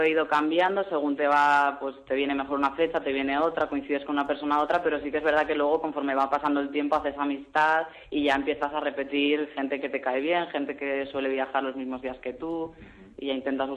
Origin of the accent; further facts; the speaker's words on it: Valencia, Valencian Community, Spain; moved away as an adult; now in Madrid, Spain; Sí, soy de Valencia y empecé a compartir coche porque me vine a estudiar a Madrid y cada vez quería volver con más frecuencia a mi casa